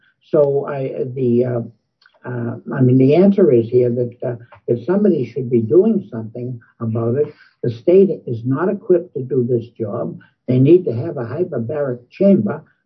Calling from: Boston, Massachusetts, United States; I'm calling from Boston

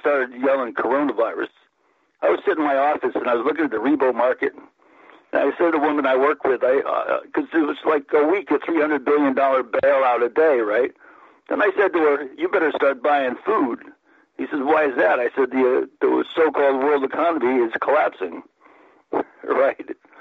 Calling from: Connecticut, United States; from Connecticut.

